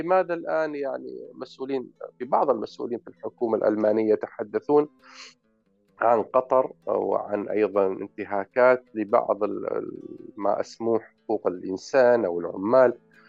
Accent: Oman; لما جو هنا عندنا في عمان حدود 400 صحفي وإعلامي من مختلف دول العالم

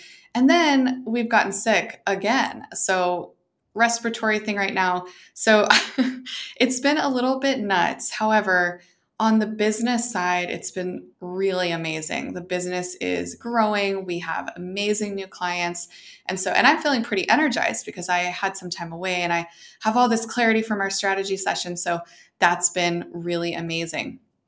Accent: Boise, Idaho, United States; I've had some friends in my hometown of Boise since I was 5 and others since I was 14, 13, 14, 12, that range.

